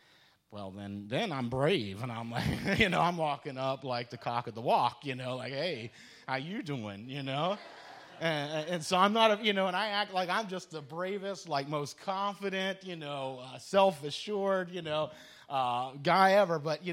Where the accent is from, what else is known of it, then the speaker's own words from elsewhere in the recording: West Virginia, United States; we growing up in West Virginia, you have to take hunter safety course in order to hunt and handle firearms.